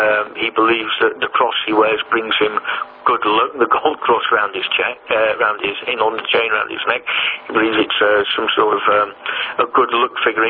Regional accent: Halifax, Yorkshire and the Humber, United Kingdom; I was a member of the Boys Brigade in my hometown of Halifax, where I went to what was effectively a Church of England school.

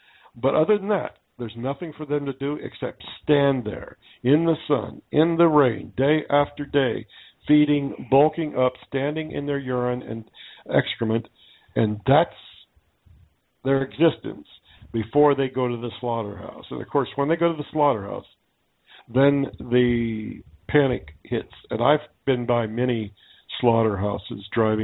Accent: the West, United States; You know, like I said, I'm from the West. I had a real close view of the meat industry.

